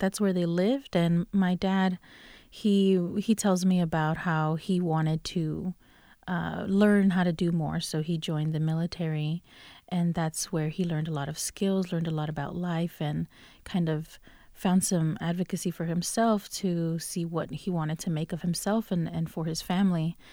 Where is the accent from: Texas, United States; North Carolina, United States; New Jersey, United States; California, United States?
North Carolina, United States; Durham; So I grew up here in Durham. Durham is all I knew growing up, and went through Durham Public Schools.